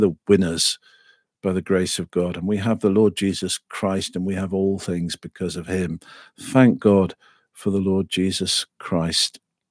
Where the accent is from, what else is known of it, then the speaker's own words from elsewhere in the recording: England, United Kingdom; So Anzac Day does mean something to me as well as an Englishman.